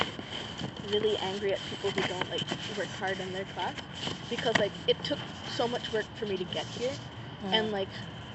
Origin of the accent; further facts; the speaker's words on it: Philippines; People are actually surprised to see that I actually, like, grew up in the Philippines. I'm half Filipino.